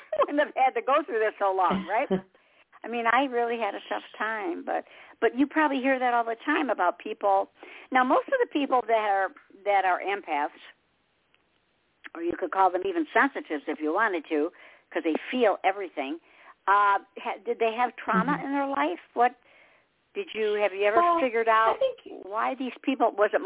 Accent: Detroit, Michigan, United States; and I'm from Detroit, so that's Motown

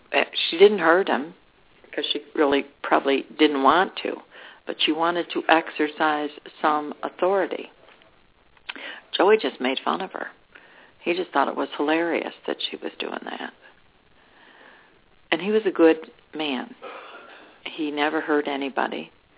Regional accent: Ireland; I have a temper. I'm Irish. I have a pretty good temper.

